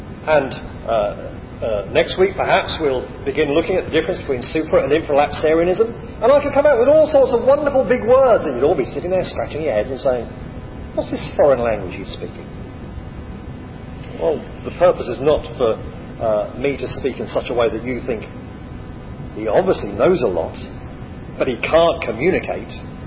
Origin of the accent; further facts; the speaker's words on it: England, United Kingdom; Well, of course, I'm not a foreigner. I'm English. They're the foreigners.